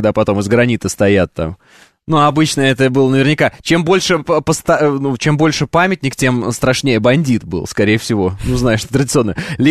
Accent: Kazakhstan; moved away; В Казахстане на тот момент, когда я переезжал с родителями из Казахстана, было 40% русского населения, именно русских людей.

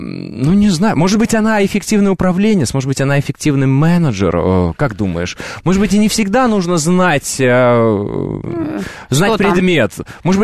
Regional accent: Kazakhstan; born there; Конечно, но я же родился в Казахстане.

